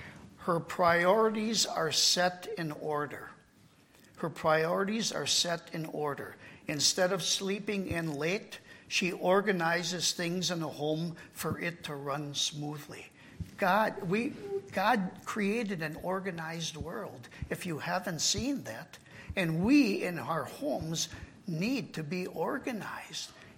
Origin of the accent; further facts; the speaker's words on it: England, United Kingdom; they all come around me because I'm an English person, you know.